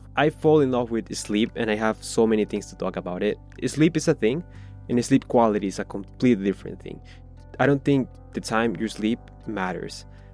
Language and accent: English; Peru; English is a second language; moved away as an adult; I was born and raised in Peru, so English is not my first language. I got here 3 years ago.